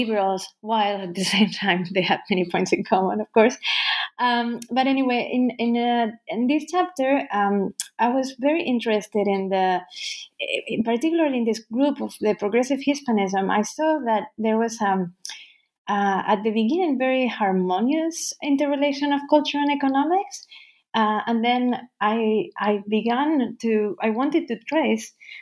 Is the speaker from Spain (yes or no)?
yes; Basque Country, Spain; very famous for very famous for a transporter bridge very close to my hometown, the first one of its kind, El Puente Colgante.